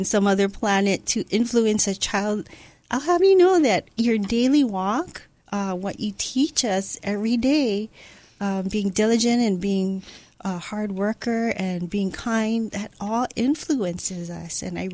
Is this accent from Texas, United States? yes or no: no; Ewa Beach, Hawaii, United States; Danny, I am a true local girl. I was born and raised here in Hawaii. I grew up on the west side in Ewa Beach.